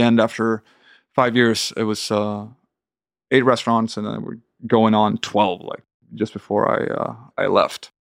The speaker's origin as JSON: {"language": "English", "country": "Sweden", "tie": "born or raised there", "said": "So I kind of lucked out and got a good apartment in my hometown in the south of Sweden, which is a convenient sort of commute to Copenhagen."}